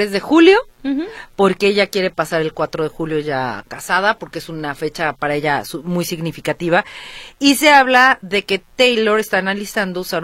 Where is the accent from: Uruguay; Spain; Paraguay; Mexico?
Mexico; Guadalajara, Jalisco; cosas que realmente nos identifican a nosotros como tapatíos y que nos sintamos orgullosos